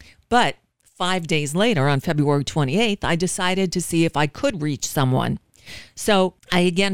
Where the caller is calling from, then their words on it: United States; I'm calling from the United States, and I'm just calling to check in and see if you're okay.